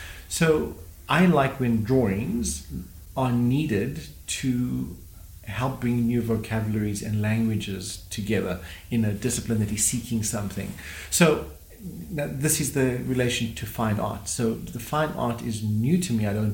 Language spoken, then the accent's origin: English; Cape Town, Western Cape, South Africa; I'm from Cape Town and decided to make a move to the big bad city in order to expand one's thinking and craft.